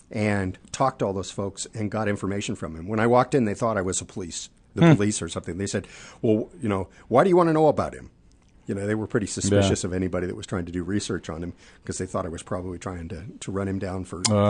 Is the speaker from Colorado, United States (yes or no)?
yes; Denver, Colorado, United States; because I grew up in Denver, Colorado